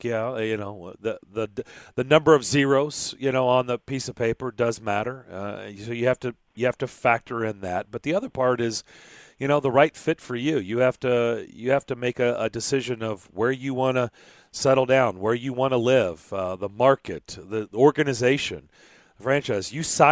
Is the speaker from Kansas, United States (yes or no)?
no; Lexington, Kentucky, United States; I'm bringing this up because I grew up in Lexington. I grew up on Kentucky football